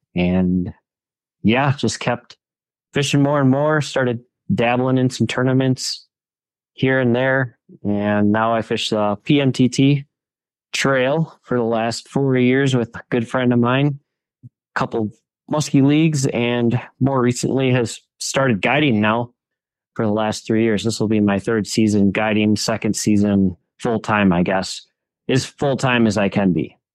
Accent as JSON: {"language": "English", "town": "Eagle River", "region": "Alaska", "country": "United States", "tie": "born or raised there", "said": "I was born and raised in Eagle River and grew up basically fishing with my grandpa."}